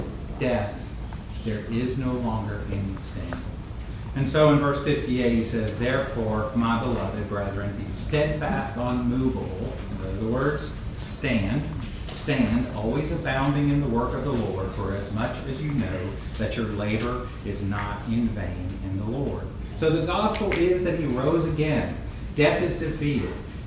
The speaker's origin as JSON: {"language": "English", "town": "Destin", "region": "Florida", "country": "United States", "tie": "born or raised there", "said": "I grew up down in Destin, and if you go to the beach"}